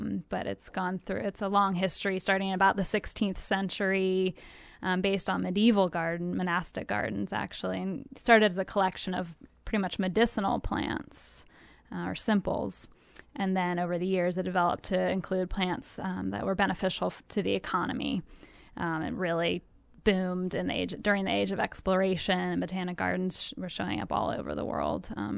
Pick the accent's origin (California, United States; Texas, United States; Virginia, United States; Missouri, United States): Virginia, United States; Charlottesville; Sure. Well, first of all, I'm from Charlottesville